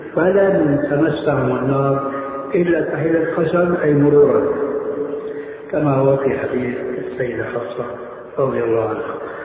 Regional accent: Syria; now in Jordan; ولو أمثل هنا في الأردن وفي عندنا في سوريا

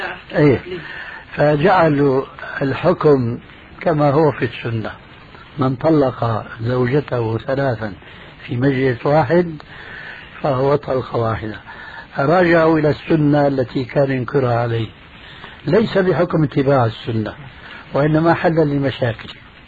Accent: Damascus, Damascus Governorate, Syria; لعله تأقلم عندكم كما فعل اخوه عندنا في دمشق

